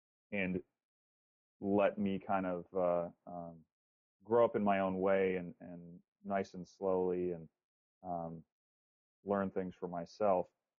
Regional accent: Chicago, Illinois, United States; So I grew up in Chicago. First suburb north of Chicago.

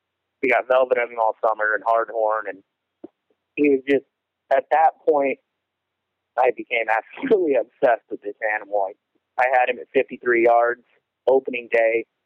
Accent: Iowa, United States; Well, I was born and raised in Western Iowa. I live in Ottawa, Iowa now, just about an hour south of Sioux City, hour north of Omaha.

